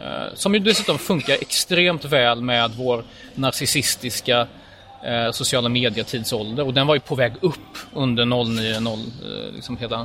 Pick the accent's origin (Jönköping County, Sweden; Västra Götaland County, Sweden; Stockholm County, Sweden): Västra Götaland County, Sweden; Gothenburg; born there; jag var medborgare i Folkrepubliken Polen tills 88 faktiskt. Oh. Då blev jag svensk medborgare. Men jag är född i Göteborg.